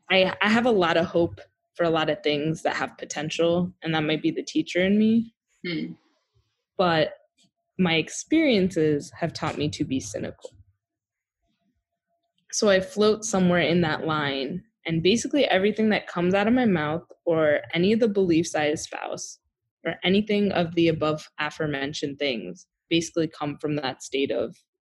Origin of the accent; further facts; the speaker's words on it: New Jersey, United States; Yeah, I'm also from Jersey, don't know how Pennsylvania.